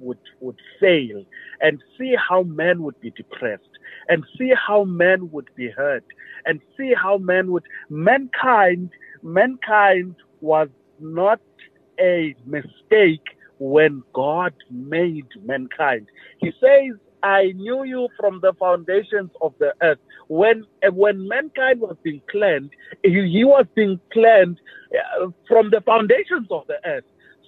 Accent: Soweto, Gauteng, South Africa; a guy I grew up with in Soweto

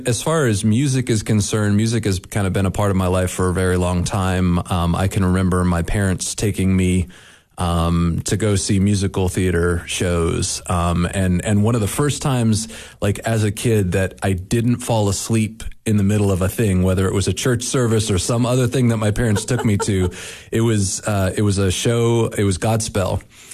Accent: Blacksburg, Virginia, United States; Blacksburg, Virginia was definitely a college town. When I grew up in Blacksburg.

